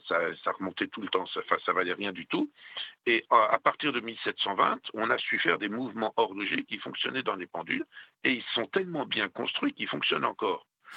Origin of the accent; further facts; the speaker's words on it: France; now in Switzerland; moi je viens de France, mais enfin quand je suis arrivé dans le canton de Neuchâtel, il y a 40 ans